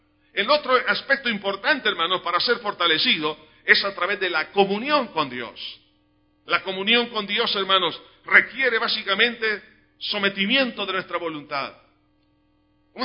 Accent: El Salvador; No progresamos, hermanos, como salvadoreños

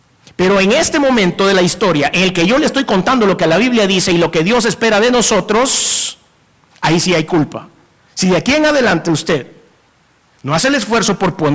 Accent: El Salvador; Cuando nosotros como salvadoreños, como latinoamericanos, tengamos esta manera de pensar

